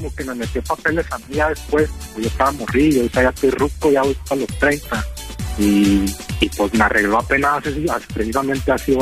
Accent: Durango, Mexico; yo soy allá de Durango, mero duranguito.

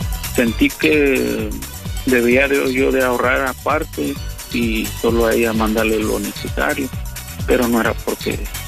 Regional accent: Pachuca, Hidalgo, Mexico; now in United States; Ah, de Pachuca, Hidalgo.

